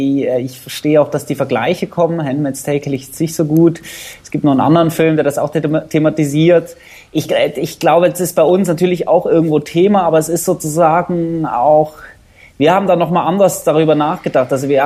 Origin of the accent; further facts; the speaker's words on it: Switzerland; Also ich bin Schweizer, bin in der Schweiz aufgewachsen